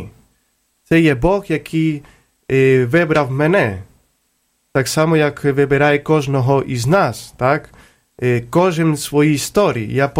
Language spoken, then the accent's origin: Ukrainian; Córdoba, Andalusia, Spain; Ukrainian is a second language; moved away; Так, я походжу з Кордови, з південної Іспанії, там погода, сонце, постійно.